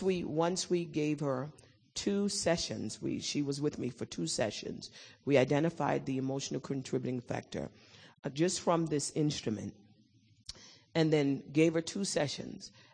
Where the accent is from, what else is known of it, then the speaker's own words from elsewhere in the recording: United Kingdom; now in United States; I'm British American, and I came in to the United States about 18 years ago, although I did all my education here.